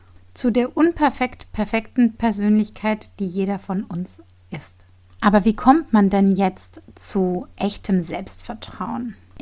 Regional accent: Bavaria, Germany; wie ihr wisst, bin ich ja aus Bayern

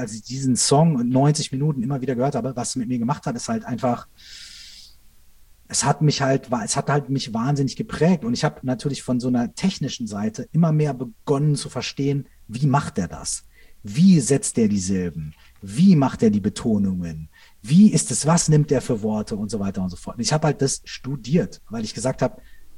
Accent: Minden, North Rhine-Westphalia, Germany; Ich weiß noch, wie ich mal, bei uns in Minden gab es früher keinen Vinylladen, also es gab keinen Plattenladen.

